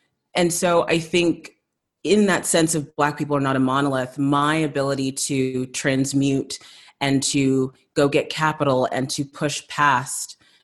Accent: South Africa; growing up in South Africa, kind of living there shortly after apartheid

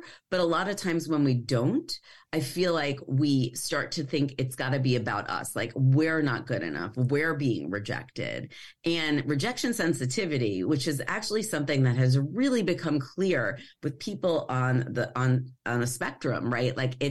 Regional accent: New York, United States; I grew up on Long Island, and I just didn't ever, I mean, I probably look like I fit in very well, but I didn't ever feel like I fit in.

